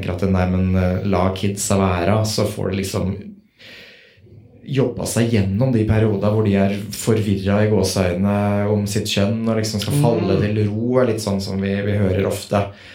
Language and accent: Swedish; Innlandet, Norway; Ja, så jag kommer från Toten